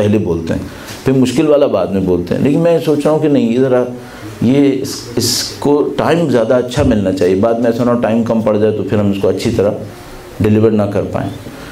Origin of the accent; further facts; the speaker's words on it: Karachi, Sindh, Pakistan; میں ہم خود کراچی کے رہنے والے ہیں, کراچی میں جو شہادتیں ہوئی ہیں ان کو اپنی آنکھوں سے دیکھا ہے